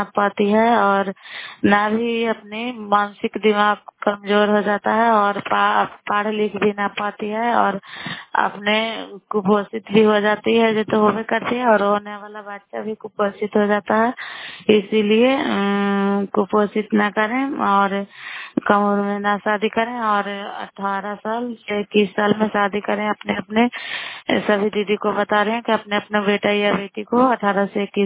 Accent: Bairiganj, Bihar, India; नालंदा जिला का राय ब्लॉक मकराता पंचायत ग्राम वैलीगंज की निवासी हूँ

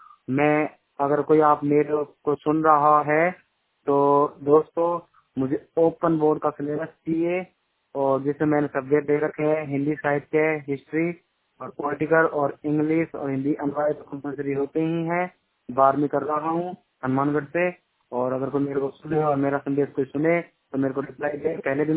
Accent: Rajasthan, India; मेरा जिला है और मैं राजस्थान का रहने वाला हूँ

